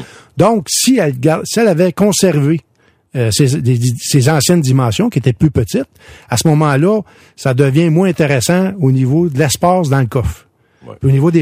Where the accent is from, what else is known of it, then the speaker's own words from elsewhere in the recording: Quebec, Canada; Mais au Canada, il va y avoir seulement 50 modèles qui vont être importés chez nous, au Canada. Donc, il n'y aura pas beaucoup au Québec, là.